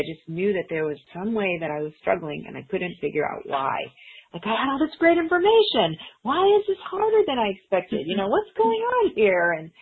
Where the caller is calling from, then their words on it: Austin, Texas, United States; Anyway, I'm calling from Austin.